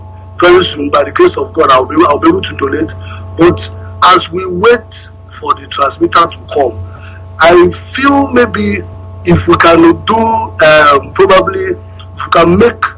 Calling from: Awka, Anambra, Nigeria; Today I was calling from Anambra State, Oka to be precise.

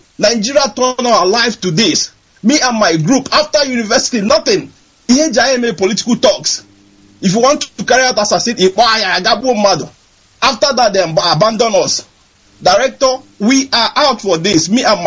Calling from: Ontario, Canada; Okay, I'm calling from Ontario, Canada.

